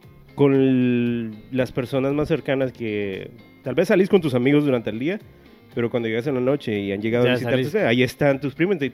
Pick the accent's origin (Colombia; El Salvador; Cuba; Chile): El Salvador; La cosa es que en la casa donde... Mi casa en El Salvador...